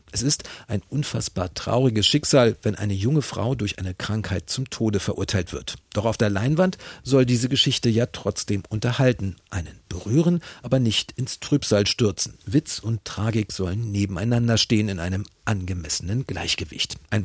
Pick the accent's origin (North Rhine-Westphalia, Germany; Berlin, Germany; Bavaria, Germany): Berlin, Germany; ich komme aus Westberlin